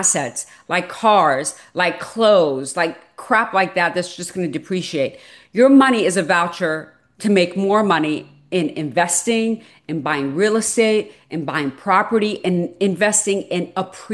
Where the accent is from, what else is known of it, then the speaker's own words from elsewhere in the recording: Iran; English is a second language; now in United States; I'm an immigrant, so I wasn't taught financial literacy. My parents didn't know. Because I'm from Iran